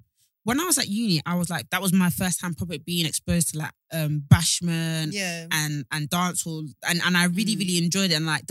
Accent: Nigeria; I'm a Yoruba, I'm Nigerian.

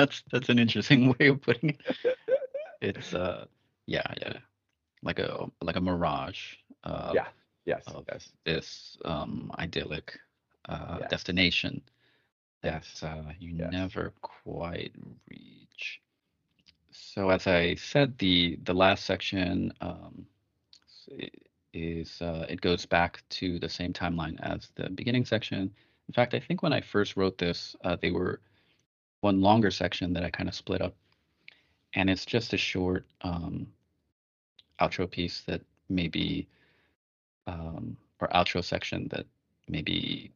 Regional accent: Bronx, New York, United States; And so, like, growing up in the Bronx, you felt like you were like an outcast. Just for being born.

